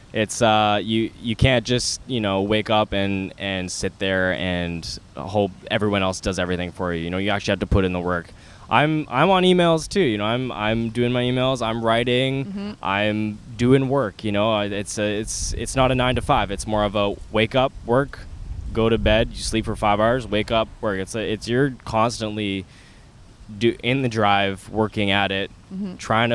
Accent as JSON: {"language": "English", "country": "Canada", "said": "It's amazing, especially because I am Canadian."}